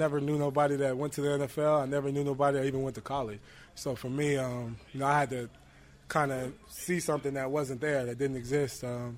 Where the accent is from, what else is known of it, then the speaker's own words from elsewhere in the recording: Tampa, Florida, United States; Tampa, Florida.